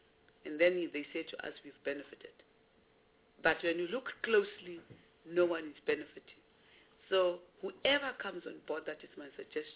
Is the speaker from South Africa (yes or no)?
yes; Northern Cape, South Africa; And I come from Northern Cape.